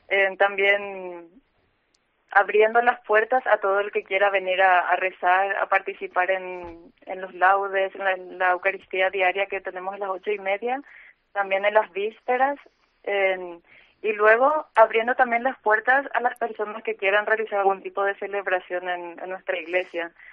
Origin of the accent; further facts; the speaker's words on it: Paraguay; now in Spain; No, soy de Paraguay, América del Sur.